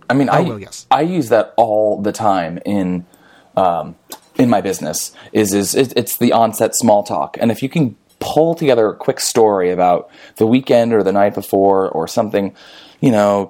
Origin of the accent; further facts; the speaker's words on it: New Jersey, United States; And I grew up in New Jersey in suburbia. It was like, I don't know, an hour and a half train ride into New York.